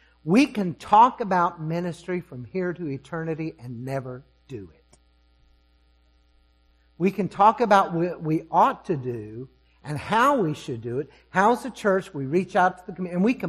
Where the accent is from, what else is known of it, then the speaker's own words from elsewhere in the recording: Mississippi, United States; I'm from South Mississippi.